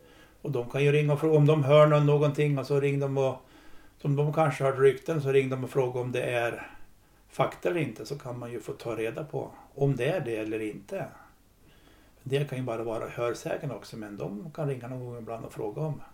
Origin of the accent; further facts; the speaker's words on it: Gäddede, Jämtland County, Sweden; är man född och uppväxt i Gäddede och har kontakter i alla byar